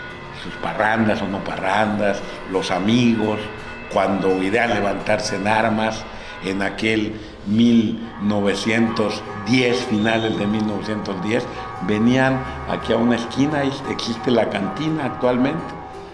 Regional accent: Cuautla, Morelos, Mexico; Tengo para mí es alto honor ser cronista municipal de mi ciudad natal. Y comencé a descubrir en mi Cuautla tantas cosas bellísimas

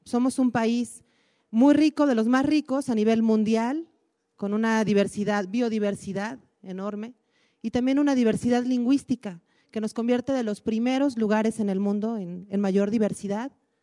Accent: Mexico; los pueblos están en nuestra identidad como mexicanos.

